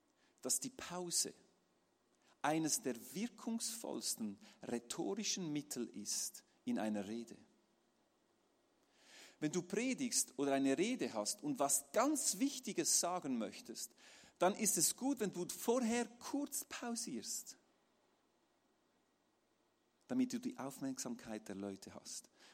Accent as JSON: {"language": "German", "region": "Zurich", "country": "Switzerland", "said": "Bei uns in der Schweiz kannst du das im Supermarktregal kaufen."}